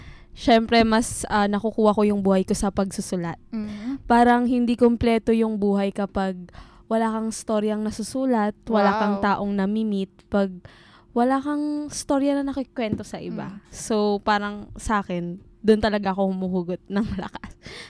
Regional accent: Quezon City, Metro Manila, Philippines; Hindi po. Quezon City lang.

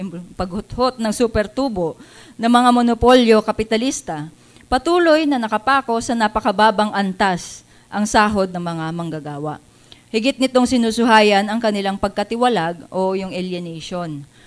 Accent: Bicol Region, Philippines; Kasi taga Bicol po ako, ano, doon po, maraming nyugan, ano, kopra.

